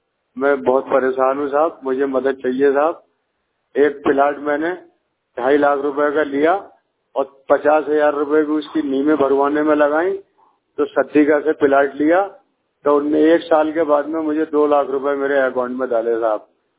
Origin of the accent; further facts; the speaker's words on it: Sambhal, Uttar Pradesh, India; मैं यूपी जिला संभल का रहने वाला हूँ। हयात नगर थाना पड़ता है मेरा, मोहल्ला बूढ़ा।